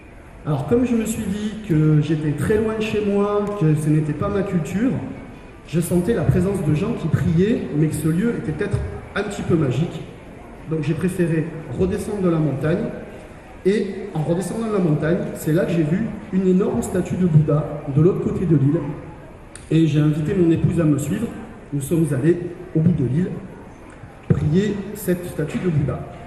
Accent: France; mais en tant que Français, on peut très bien s'instruire et y accéder.

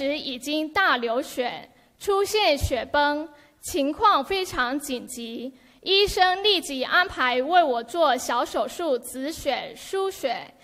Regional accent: Los Angeles, California, United States

